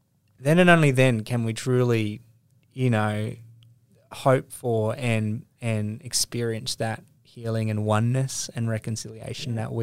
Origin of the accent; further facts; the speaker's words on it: Australia; that's the beauty of what we, the image of what we can live to as Australian people.